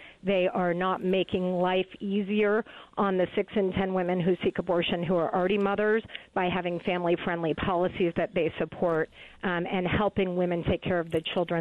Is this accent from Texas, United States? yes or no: yes; Texas, United States; In my home state of Texas, of course, which is most famous for Wendy Davis's filibuster